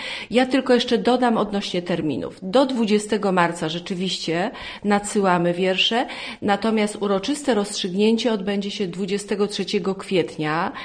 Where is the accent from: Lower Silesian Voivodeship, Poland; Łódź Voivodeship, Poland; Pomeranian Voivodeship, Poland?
Łódź Voivodeship, Poland; Wieluń; Jak ja powiedziałam, że jestem z Wielunia